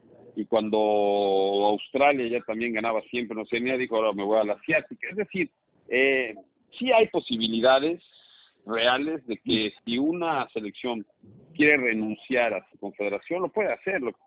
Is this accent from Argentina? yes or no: no; Mexico; yo soy mexicano.